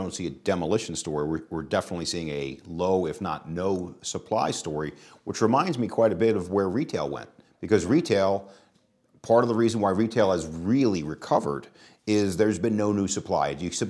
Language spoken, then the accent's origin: English; Queens, New York, United States; I grew up in Queens.